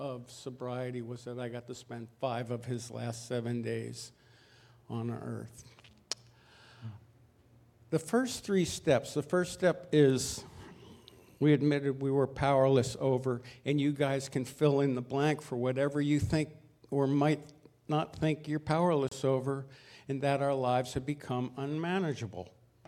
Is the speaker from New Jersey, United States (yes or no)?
yes; New Jersey, United States; I was born into an alcoholic home. Wasn't the worst of homes, just was an alcoholic home. And I was raised as a surfer in New Jersey.